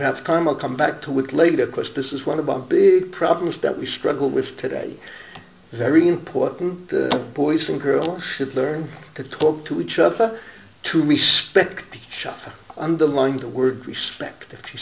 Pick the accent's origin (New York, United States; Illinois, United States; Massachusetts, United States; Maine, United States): New York, United States; New York City; And here we were kids growing up in the Bronx, I cannot tell you, I mentioned it last week, I mentioned it again, the Bronx was an absolute midbar as far as Jewish observance, over a million Jews.